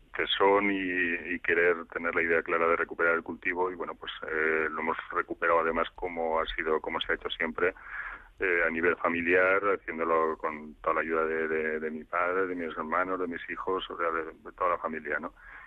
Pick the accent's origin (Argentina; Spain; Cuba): Spain; Blancas, Aragon; mi pueblo Blancas y el azafrán en Teruel siempre se ha cultivado en las zonas más duras